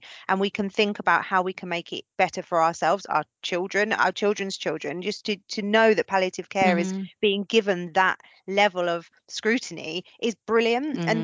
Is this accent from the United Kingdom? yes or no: yes; United Kingdom; maybe it's because we're British